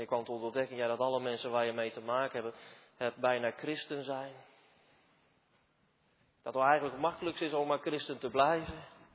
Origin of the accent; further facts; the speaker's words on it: Genemuiden, Overijssel, Netherlands; ik kom zelf uit Genemuiden oorspronkelijk. We zijn allemaal kerkelijk opgevoed.